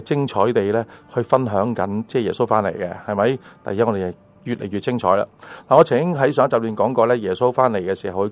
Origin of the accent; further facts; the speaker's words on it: China; 太阳照着我中国人